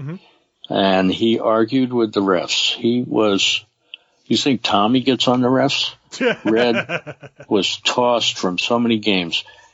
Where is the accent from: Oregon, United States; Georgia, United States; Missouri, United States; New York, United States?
New York, United States; Brooklyn; And I can say that because I grew up in Brooklyn.